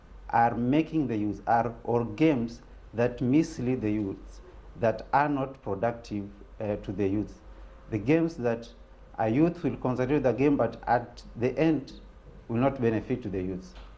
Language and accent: English; Kenya; and I'm from Kenya.